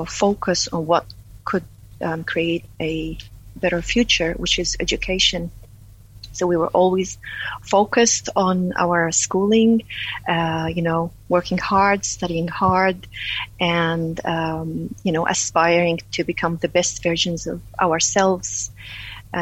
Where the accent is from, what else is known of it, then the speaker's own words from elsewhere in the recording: Palestine; now in Dunedin, New Zealand; And I am Palestinian from Palestine. And currently living in Otipoti, in New Zealand, Dunedin, New Zealand.